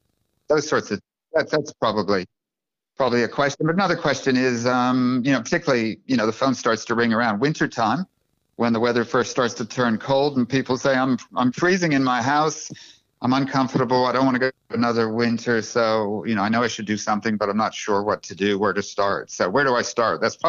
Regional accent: United States; now in Australia; you know, I grew up in the United States, but came down here, been here for like 40 years.

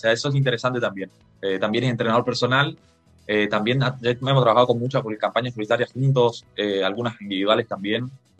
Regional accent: Posadas, Misiones, Argentina; de Posadas Misiones, de la ciudad donde yo nací, me crié.

